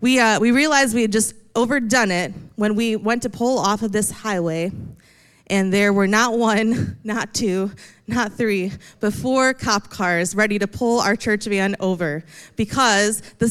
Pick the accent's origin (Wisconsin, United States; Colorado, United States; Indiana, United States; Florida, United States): Indiana, United States; I grew up in Indiana, so we're leaving Indiana and we're heading into Illinois.